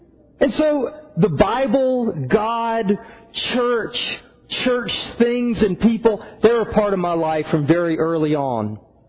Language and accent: English; South Carolina, United States; I come from a very religious family, and I grew up in the South. And where I came from in South Carolina, you could no more not be a religious kid